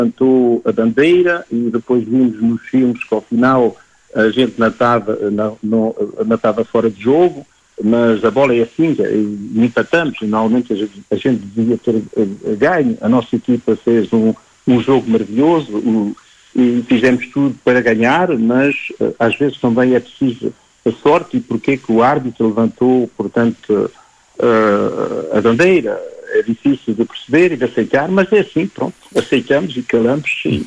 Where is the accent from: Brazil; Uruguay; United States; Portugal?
Portugal; now in France; como muito português, gosto muito de bola e adoro